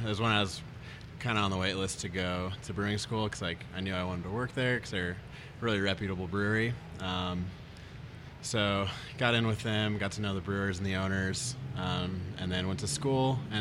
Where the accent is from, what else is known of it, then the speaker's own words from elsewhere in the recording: Omaha, Nebraska, United States; I grew up in Omaha though, so it was the bigger city.